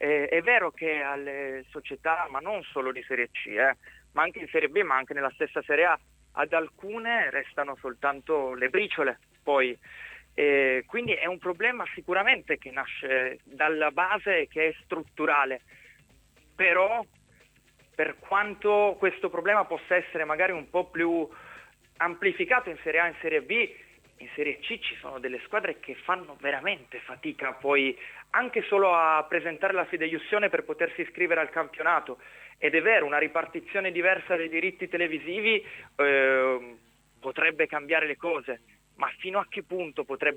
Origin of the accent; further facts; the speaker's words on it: Turin, Piedmont, Italy; io sono di Torino, l'ambiente lo vivo tutti i giorni